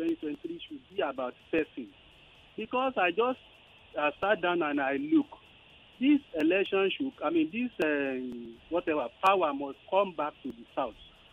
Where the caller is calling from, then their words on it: Ogun, Nigeria; I'm calling from Ogun State.